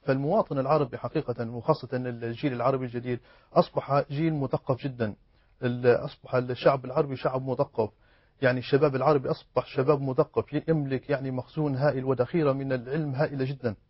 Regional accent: Libya; فمحصلناش الفرصة احنا كليبيين ان نعبر عن رأينا

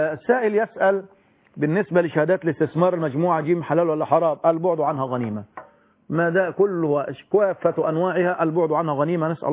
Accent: Egypt; مقدار الصاع عندنا في مصر بما يقدر بالكيلو

